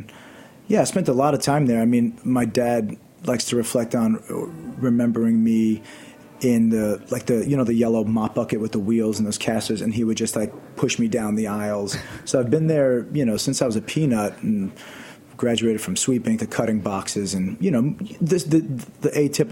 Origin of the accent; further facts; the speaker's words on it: Maspeth, New York, United States; I mean, I grew up in Queens, in Maspeth, Queens.